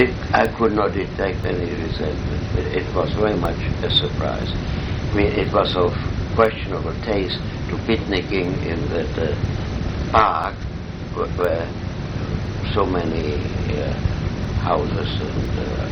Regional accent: United States; Obviously, everybody recognized me as an American foreigner, an American.

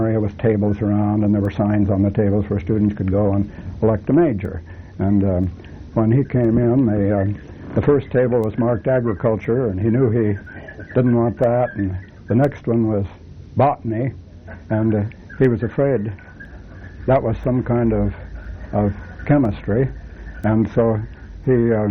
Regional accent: Potlatch, Idaho, United States; also born or lived in Washington, United States; We moved around in the small towns in the Inland Empire area near Spokane. I graduated from high school in Potlatch, Idaho.

